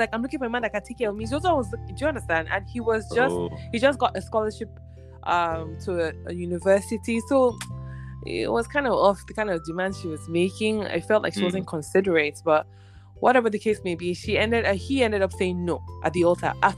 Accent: Nigeria; he's a Nigerian. So it was just good to see someone from my home country, you know, on the show.

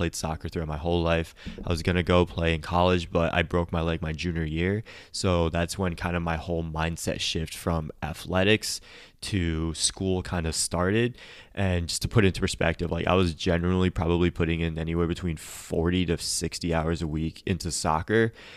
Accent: Connecticut, United States; moved away as an adult; now in Florida, United States; Born and raised in Connecticut, moved down to Florida for college because I didn't really want to go and take my finals in the cold snow.

